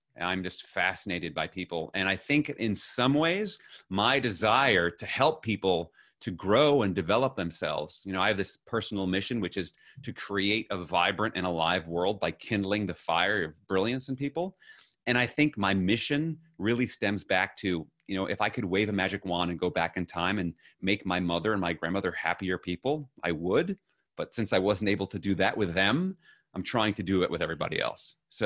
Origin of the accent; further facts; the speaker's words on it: New York City, New York, United States; born there; So I was born in Flushing, Queens in New York City in 1968.